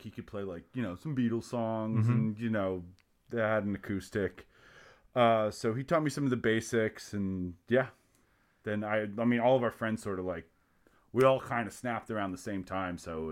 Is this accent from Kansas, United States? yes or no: no; Pennsylvania, United States; also born or lived in Philadelphia; I'd be lying if I said yes, so I'm gonna say no. I was born in Philly